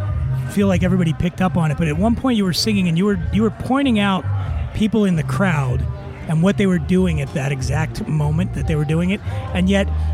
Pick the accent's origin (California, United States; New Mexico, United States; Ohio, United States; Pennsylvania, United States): Pennsylvania, United States; Philadelphia; so you grew up in LA, I grew up in Philly. So when I got to LA, there was this magical quality of like, what the fuck is going on here, man?